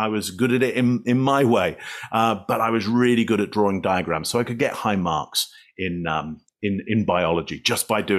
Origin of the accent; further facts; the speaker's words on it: England, United Kingdom; I come from England, so we're surrounded by coast.